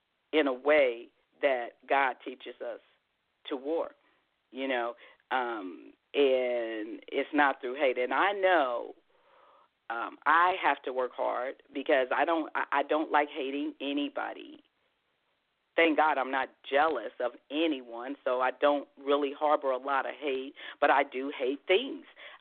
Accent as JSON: {"language": "English", "region": "California", "country": "United States", "said": "I'm a Californian, you know, my family, most of them are from the East Coast"}